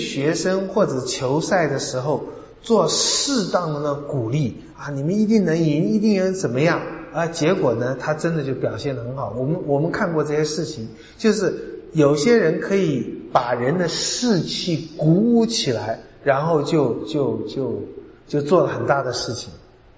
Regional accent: China; 我们中国人也很喜欢有的时候很唯心啊

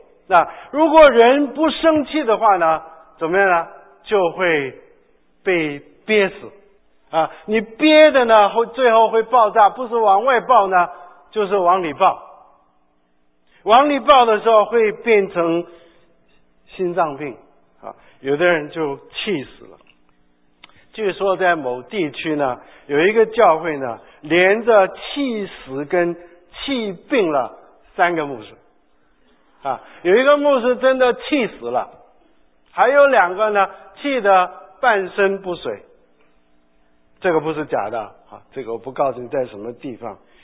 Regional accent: China; 所以呢，因为我们中国人也说呢，中国也说人有七情六欲，对不对？

